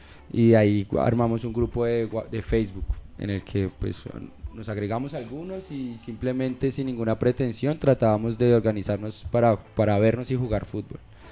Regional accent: Pereira, Risaralda, Colombia; now in Bogotá, Colombia; mi familia y yo somos de Pereira. Más o menos en esa época llegamos a Bogotá y directo a la localidad de Suba.

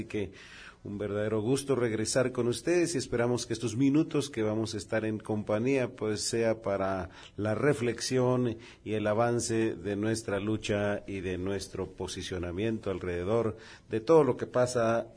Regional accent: Aguascalientes, Mexico; me permito saludar allá en mi tierra, en Aguascalientes

